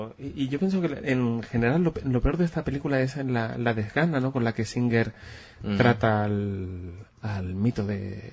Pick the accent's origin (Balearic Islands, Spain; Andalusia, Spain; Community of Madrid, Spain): Andalusia, Spain; Málaga; yo es que como soy malagueño, mezclo, pongo la J.